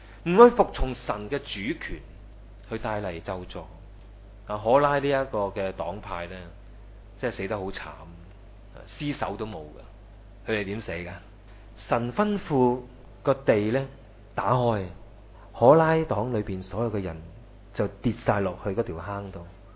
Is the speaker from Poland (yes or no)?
no; China; 我们中国人说养子方知父母恩